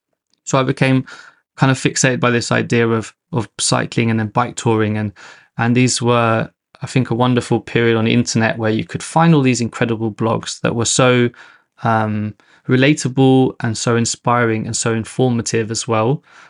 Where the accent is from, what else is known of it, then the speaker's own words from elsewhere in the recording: London, United Kingdom; I grew up in London, but my father's British, my mother's Danish.